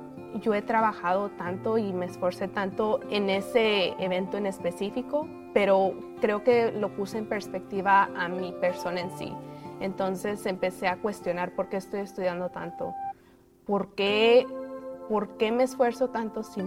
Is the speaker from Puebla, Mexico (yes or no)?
no; Torreón, Coahuila, Mexico; born there; Nací en Torreón, Coahuila.